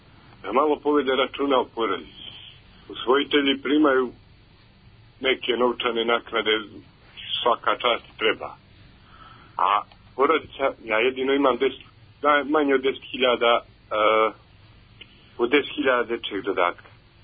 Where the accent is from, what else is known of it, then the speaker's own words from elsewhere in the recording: Bajina Bašta, Šumadija and Western Serbia, Serbia; Ja sam iz Bajne Bašte, imam 4 djece.